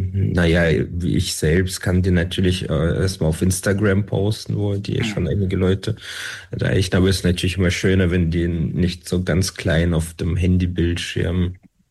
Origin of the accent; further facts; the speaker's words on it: Dortmund, North Rhine-Westphalia, Germany; also born or lived in Saint Petersburg, Russia; Ich komme gebürtig aus St. Petersburg, bin in Dortmund und und auch in Dortmund aufgewachsen